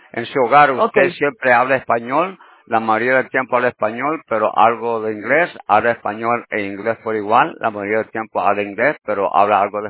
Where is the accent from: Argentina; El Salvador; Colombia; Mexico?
El Salvador; Usted es nicaragüense, yo soy salvadoreño, oiga eso.